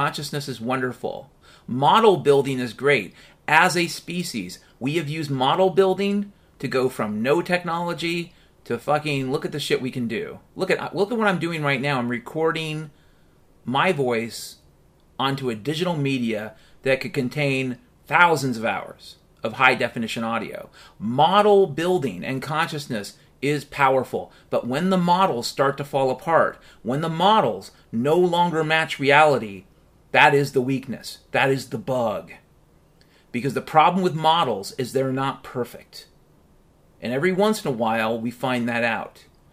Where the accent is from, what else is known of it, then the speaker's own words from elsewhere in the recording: Washington, United States; And by the way, I grew up in Washington State, you fuck.